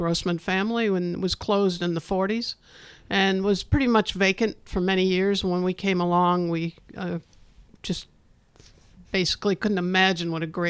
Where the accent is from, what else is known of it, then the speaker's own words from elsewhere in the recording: New York City, New York, United States; all of the classics that Claudia and I grew up with in New York City